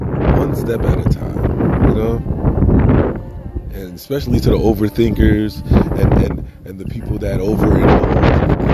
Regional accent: New York, United States; because it's just amazing, especially as a New Yorker, to be able to slow down

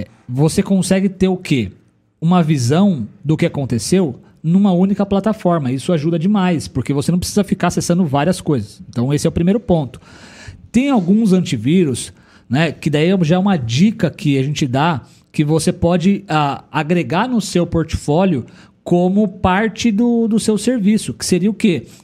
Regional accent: Brazil; A gente sempre espera o melhor, ainda mais como brasileiro. A gente sempre espera o melhor das pessoas, né?

